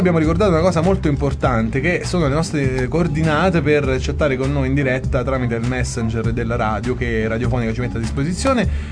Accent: Ogliastro, Campania, Italy; Tutti i ragazzi del paesiello di Ogliastro, il mio paese.

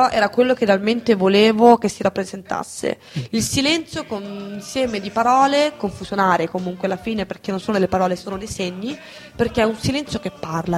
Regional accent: Milan, Lombardy, Italy; born there; non sono nata negli anni 60, Milano, comunque sì, sono nata a Milano.

